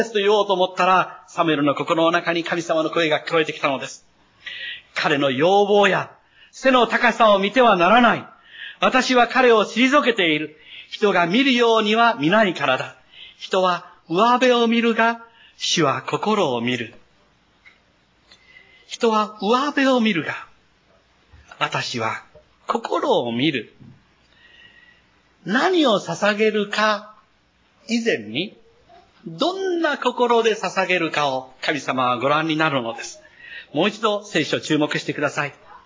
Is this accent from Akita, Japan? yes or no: no; Tosashimizu, Kochi, Japan; 私は高知で生まれて、高知の市内の町の小学校に通っていました。